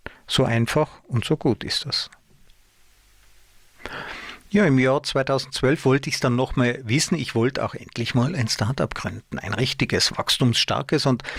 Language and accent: German; Tyrol, Austria; also born or lived in Munich, Germany; habe ich einige Jahre versucht, mich in meiner Heimat Tirol als Angestellter zu bewerben.